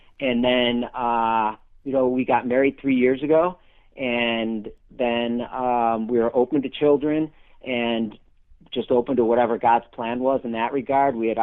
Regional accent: Michigan, United States; I grew up in Michigan, as we've been talking, and Megan's grandparents and Megan's mom and some of her aunt and uncle lived in the same town that I grew up in.

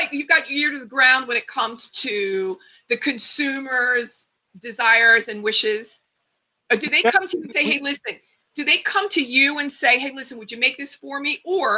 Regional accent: Pennsylvania, United States; So I'm from Pennsylvania too.

